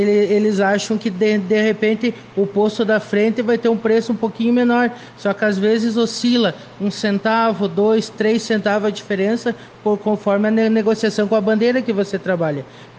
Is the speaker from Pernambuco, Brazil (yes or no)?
no; Passo Fundo, Rio Grande do Sul, Brazil; eu sou natural de Passo Fundo, como tu sabe